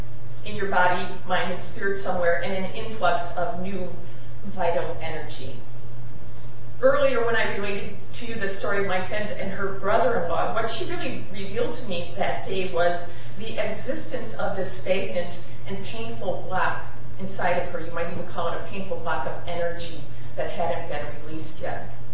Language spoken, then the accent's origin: English; Wauwatosa, Wisconsin, United States; I grew up in Wauwatosa, the second of five children, the oldest girl.